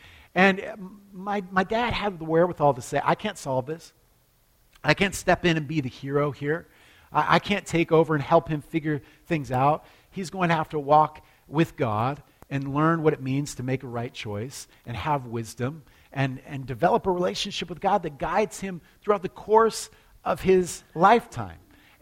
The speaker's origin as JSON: {"language": "English", "region": "Alaska", "country": "United States", "tie": "born or raised there", "said": "I grew up in Alaska, and I liked matches, okay?"}